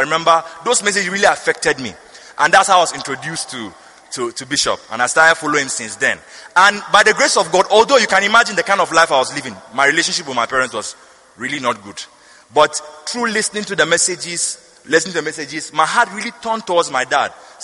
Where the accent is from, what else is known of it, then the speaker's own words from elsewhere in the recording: Nigeria; I'm a Nigerian.